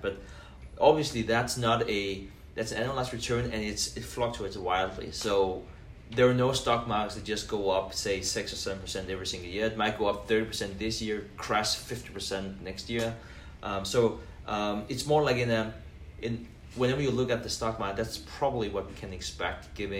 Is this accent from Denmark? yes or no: yes; Denmark; English is a second language; moved away as an adult; I'm born and raised in Denmark.